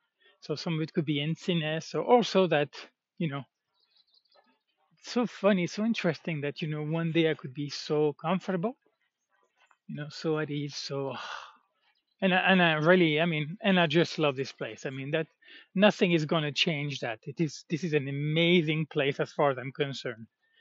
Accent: France; it was never hiking in France outside of the Camino and outside of my, even in my hometown, I never did anything.

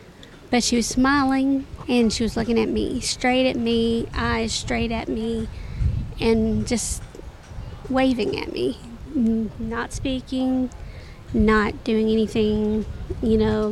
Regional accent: Seattle, Washington, United States; from Seattle, Washington

